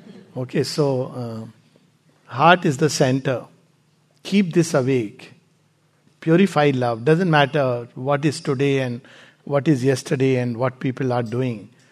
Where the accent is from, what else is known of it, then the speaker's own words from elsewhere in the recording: India; And I'm saying this not just because I'm an Indian